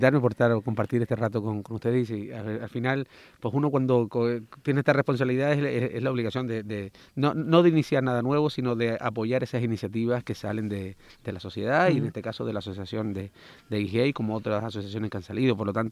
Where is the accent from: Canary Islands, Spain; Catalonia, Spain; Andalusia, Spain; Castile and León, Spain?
Canary Islands, Spain; La Matilla; yo soy de aquí, de la Matilla